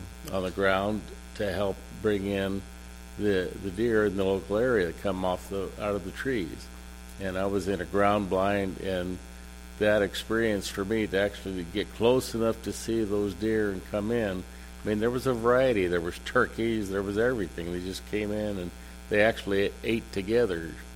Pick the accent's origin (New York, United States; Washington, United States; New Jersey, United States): Washington, United States; now in Spokane, United States; I grew up on the Columbia down between Longview, Washington, and Goldendale, so I lived in that area and hunted with my dad and my older brother for years.